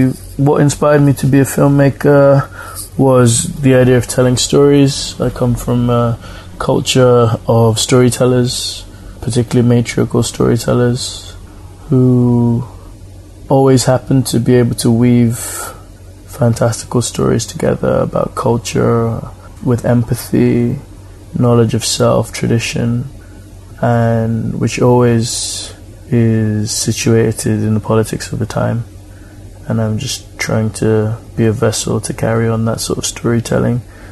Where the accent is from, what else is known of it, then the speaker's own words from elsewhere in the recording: United Kingdom; I'm coming from the United Kingdom, and I also have dual nationality. I'm Nigerian as well.